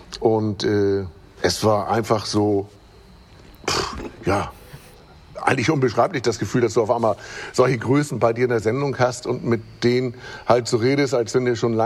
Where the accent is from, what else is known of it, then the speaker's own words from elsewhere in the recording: Hamburg, Germany; Und ich bin in Eimsbüttel aufgewachsen, direkt in der Nähe vom Volksparkstadion.